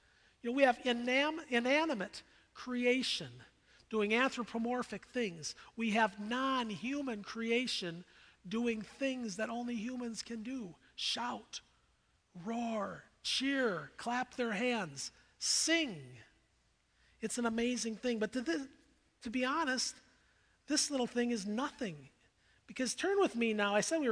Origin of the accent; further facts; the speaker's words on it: Iowa, United States; also born or lived in Minnesota; I grew up in Iowa, and I liked the Bears, and I liked the Cowboys. Then I spent many years in Minnesota